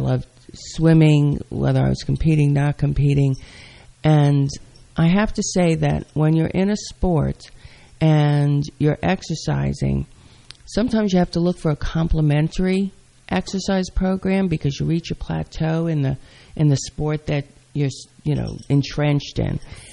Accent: New York City, New York, United States; In New York City.

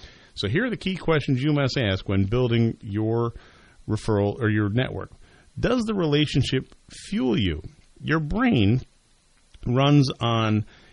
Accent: Bridgewater, United States; I think it was for mayor in my hometown of Bridgewater.

